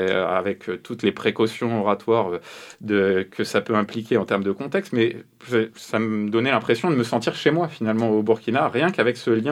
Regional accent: France; first language French; je suis français, c'est ma langue maternelle.

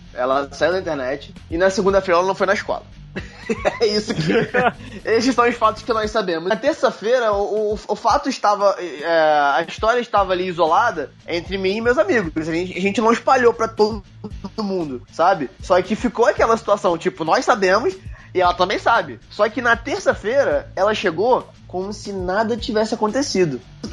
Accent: São Luís, Maranhão, Brazil; born there; São Luís, pra quem não sabe, foi onde eu nasci. Eu tô voltando pra São Luís que eu vou morar lá agora.

